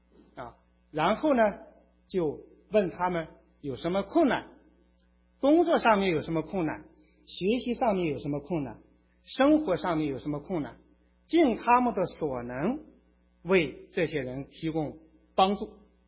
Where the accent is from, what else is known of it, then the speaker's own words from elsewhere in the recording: Inner Mongolia, China; born there; now in Beijing, China; 我出生在内蒙古，工作在北京，在北京工作呢有二十几年的时间。